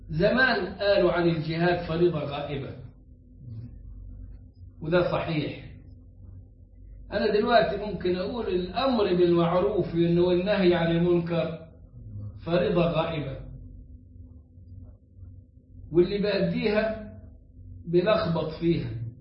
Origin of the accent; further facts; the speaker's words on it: Egypt; حاجات دي حصلت عندنا في مصر على مدى 100 سنة